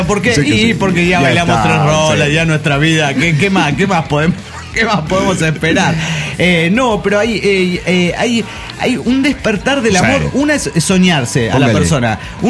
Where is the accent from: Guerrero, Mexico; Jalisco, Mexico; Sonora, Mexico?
Jalisco, Mexico; Guadalajara; de Guadalajara, Jalisco, México.